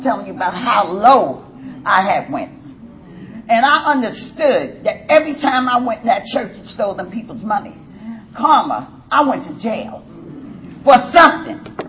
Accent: New York City, New York, United States; I didn't come from that. I came from Harlem, and we have rooms, kitchenettes, you know, apartments.

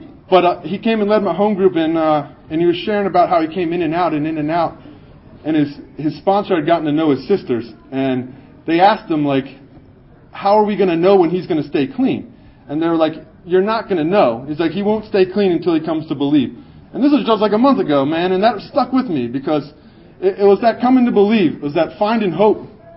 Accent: Pennsylvania, United States; I remember driving. I'm from Pennsylvania.

